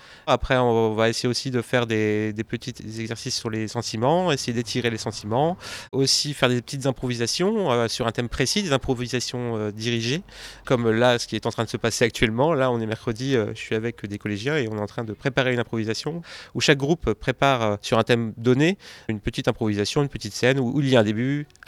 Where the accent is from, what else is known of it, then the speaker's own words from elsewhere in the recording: Cambrai, Hauts-de-France, France; also born or lived in Paris; je suis originaire du Nord, je suis originaire de Cambrai, je suis né à Cambrai. J'ai passé 10 ans, plus de 15 ans en fait, à Paris. Et voilà, là je suis revenu dans le Nord